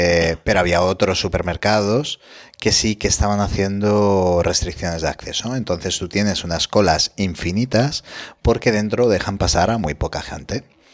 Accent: Spain; Y como somos españoles, el miércoles ya se nos ha olvidado.

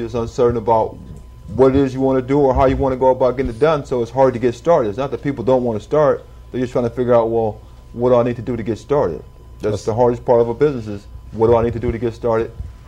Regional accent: Miami, Florida, United States; I grew up in Florida. I grew up in a little city, and most of you guys are probably familiar with it. It had the riots prior to the L.A. riots, the riots in Liberty City. That's the area I'm from, basically, Liberty City.

